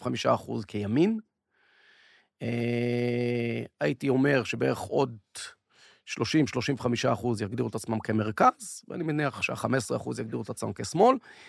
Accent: Menahemia, Northern District, Israel; now in Tel Aviv, Israel; קודם כל, אני גדלתי במנחמיה, אז היום אני גר בתל אביב.

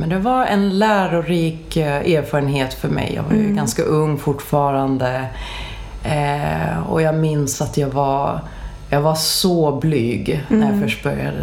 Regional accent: Tyresö, Stockholm County, Sweden; För att jag kan se resan som jag har gjort sen min uppväxt i Tyresö.

